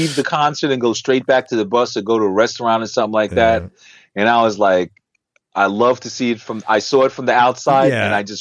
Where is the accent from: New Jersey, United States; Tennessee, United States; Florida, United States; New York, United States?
New York, United States; New York City; Born in Kings County Hospital. Grew up in East New York. Grew up in Brookdale Hospital.